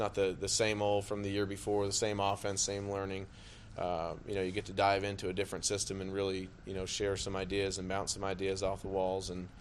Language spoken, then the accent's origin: English; Arizona, United States; I'm from Arizona and spend, now that my kids are getting older, not as much time in Arizona in the off season